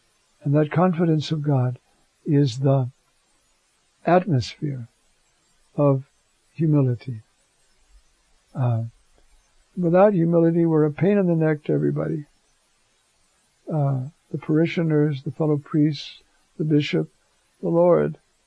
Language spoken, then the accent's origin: English; Ireland; I'm Irish, so I can say it.